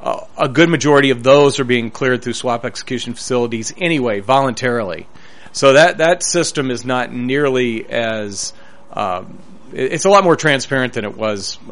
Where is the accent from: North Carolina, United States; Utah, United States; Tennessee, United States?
Tennessee, United States; when I grew up in Tennessee, and if you left a sealed soft drink in your car, sometimes you'd come out and the little cap would have popped off of it.